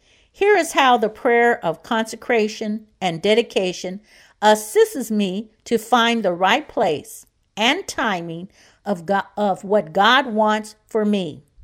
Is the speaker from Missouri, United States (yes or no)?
yes; Kansas City, Missouri, United States; I have also received an offer to stay here in my hometown of Kansas City to teach at a ministry school.